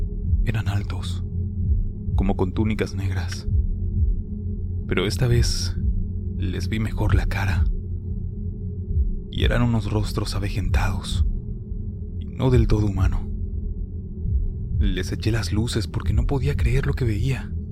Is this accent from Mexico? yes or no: yes; Santa Catarina, Nuevo León, Mexico; Yo soy de Santa Catarina